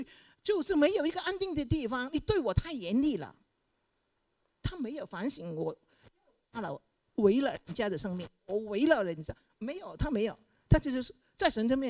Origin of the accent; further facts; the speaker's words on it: China; 我们中国人有句话，生不如死，生不如死。